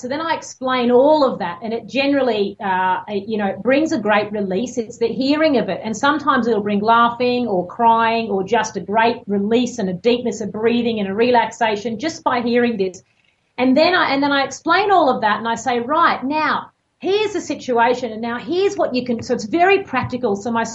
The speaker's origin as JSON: {"language": "English", "region": "Queensland", "country": "Australia", "tie": "born or raised there", "said": "I grew up there in Queensland, in the top of Australia. And I just grew up running around with no clothes on up the beach and up the trees and everything all day."}